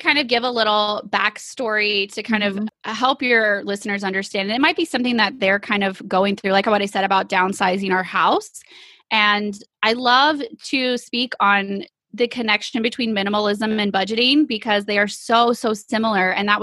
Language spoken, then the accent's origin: English; Texas, United States; And we are from East Texas